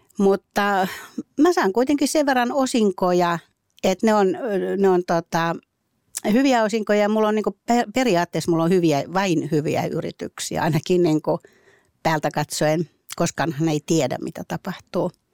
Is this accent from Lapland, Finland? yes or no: no; Helsinki, Uusimaa, Finland; Mä olen helsinkiläinen, stadilainen ja aivan tavallisesta perheestä.